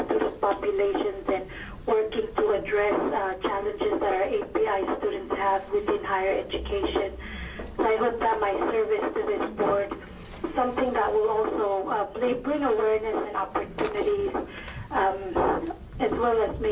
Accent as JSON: {"language": "English", "town": "La Grande", "region": "Oregon", "country": "United States", "said": "I'm from La Grande, Oregon, in Union County, District 57"}